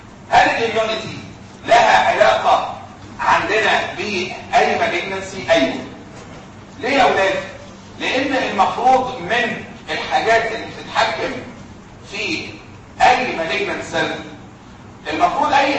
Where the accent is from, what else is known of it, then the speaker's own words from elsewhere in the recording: Egypt; وجد عندنا في مصر اللي هو الحاجات اللي احنا بنشوفها